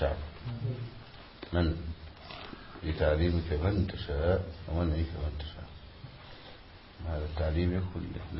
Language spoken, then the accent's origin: Arabic; Egypt; لذلك المثل اللي عندنا في مصر عقلك في رأسك تعرف خلاصك